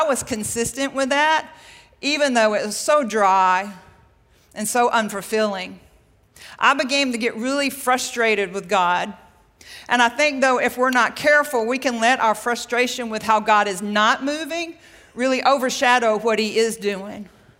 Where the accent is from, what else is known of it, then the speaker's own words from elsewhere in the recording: Mississippi, United States; I was raised in Mississippi, in the Mississippi Delta, and we lived next to the Mississippi River.